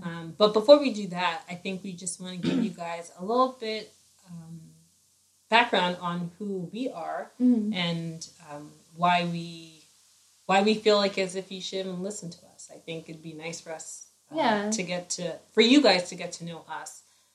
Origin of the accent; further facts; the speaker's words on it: Nigeria; I'm Nigerian.